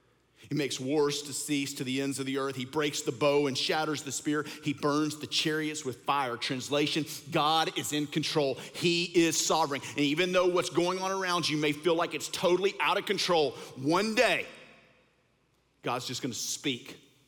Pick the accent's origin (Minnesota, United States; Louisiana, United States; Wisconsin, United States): Louisiana, United States; Bossier City; I grew up in Bossier City, Louisiana, and I went to elementary school at Bel Air Elementary School.